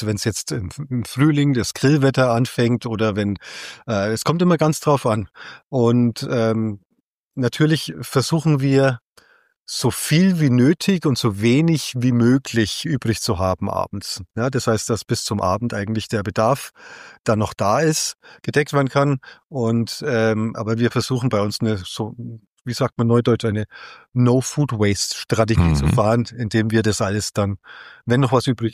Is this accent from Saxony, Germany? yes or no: no; Bavaria, Germany; heißt es bei uns in der Region Oberfranken.